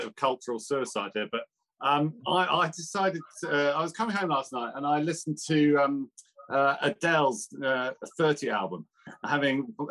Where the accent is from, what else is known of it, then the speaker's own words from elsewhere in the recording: United Kingdom; as a Brit, I obviously, or as an older Brit, I didn't appreciate.